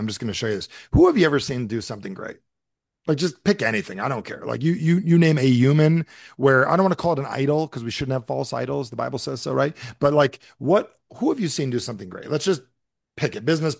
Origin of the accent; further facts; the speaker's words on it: New Jersey, United States; I'm from Jersey, so we don't say human, we say human. We just cut off the H.